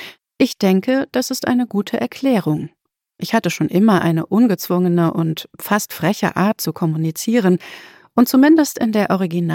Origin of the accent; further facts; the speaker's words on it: Norway; first language German; also born or lived in Germany; Ich wurde 1989 in Deutschland geboren, bevor ich 1994 nach Norwegen zog. Daher habe ich das Glück, Deutsch als Muttersprache zu haben